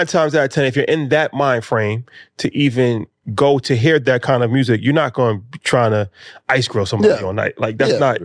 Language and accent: English; New York City, New York, United States; Because it was very reminiscent of an era that we grew up in New York.